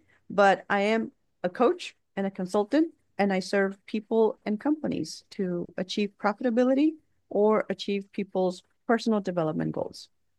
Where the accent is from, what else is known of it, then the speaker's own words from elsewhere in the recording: Brownsville, Texas, United States; I am from the Brownsville, Texas border. That's where I was born and raised. My parents are immigrants of Mexico.